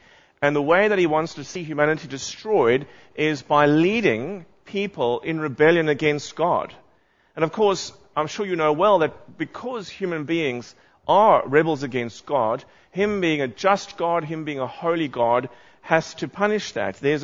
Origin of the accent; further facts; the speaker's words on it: South Africa; I must say, as a South African, I'm delighted to see that rugby is on the agenda.